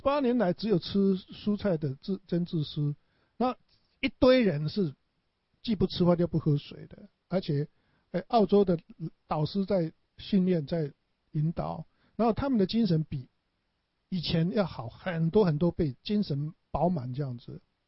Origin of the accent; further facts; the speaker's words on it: Taiwan; 像我们在台湾长大的，应该没有一个人会说我吃了味精